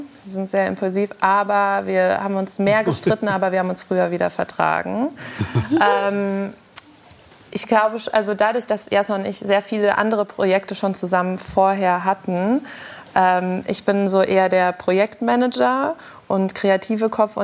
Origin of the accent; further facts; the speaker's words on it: Frankfurt, Hesse, Germany; ich komme aus Frankfurt irgendwie. Man babbelt so gleich.